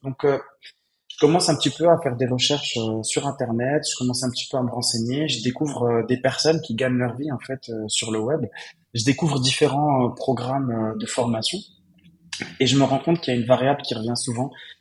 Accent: Morocco; je suis franco-marocain. Je suis né, j'ai grandi au Maroc

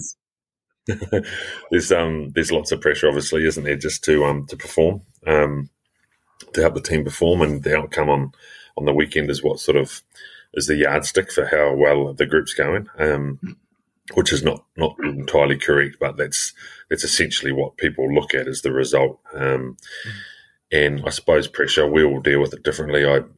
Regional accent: Tauranga, Bay of Plenty, New Zealand; also born or lived in Australia; From New Zealand, I live in Tauranga, and yeah, I was born and bred in New Zealand. I went overseas to study in Australia for 4 years

